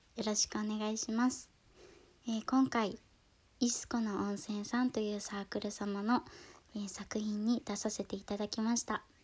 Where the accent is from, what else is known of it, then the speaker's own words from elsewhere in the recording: Shikoku, Japan; born there; 生まれは四国です。